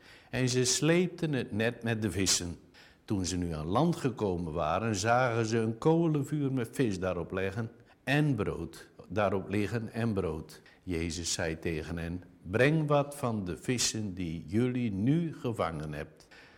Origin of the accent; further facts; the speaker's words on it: Urk, Flevoland, Netherlands; ik kom dus oorspronkelijk uit Urk, ik was visserman.